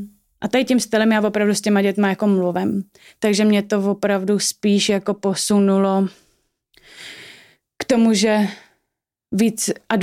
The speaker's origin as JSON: {"language": "Czech", "region": "Prague", "country": "Czechia", "said": "bydlíme kousek od sebe a obě dvě jsme z Prahy"}